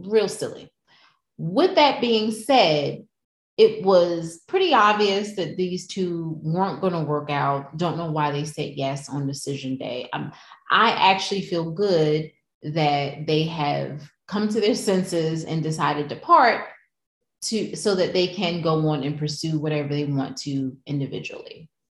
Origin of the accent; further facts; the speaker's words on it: United States; We love Al Roker because we're from Jersey / New York.